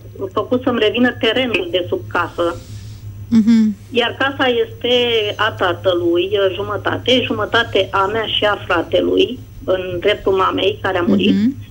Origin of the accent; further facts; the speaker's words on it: Ilfov, Romania; din Ilfov